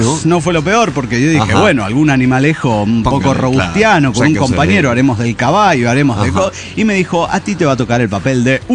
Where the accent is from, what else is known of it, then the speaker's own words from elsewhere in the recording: Azul, Buenos Aires Province, Argentina; de Azul Argentina.